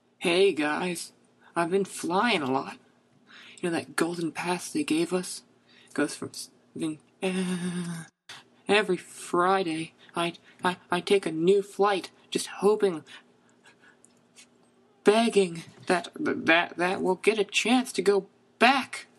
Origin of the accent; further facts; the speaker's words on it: New Zealand; now in United States; I swear I'm not Irish. I'm from New Zealand.